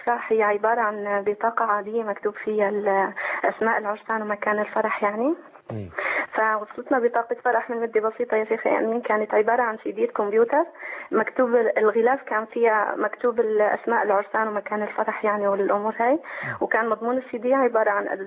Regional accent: Syria; من سوريا حضرتك.

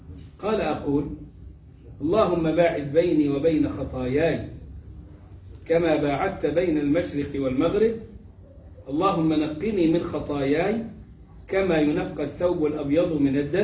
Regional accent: Egypt; واللي راح الصعيد عندنا في مصر هيبقى عارف الحكاية دي

